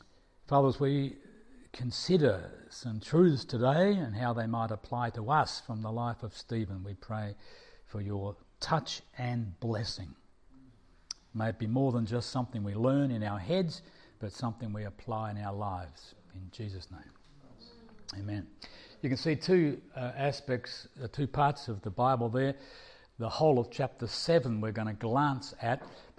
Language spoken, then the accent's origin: English; Australia; accent: Australian; My wife and I come from Australia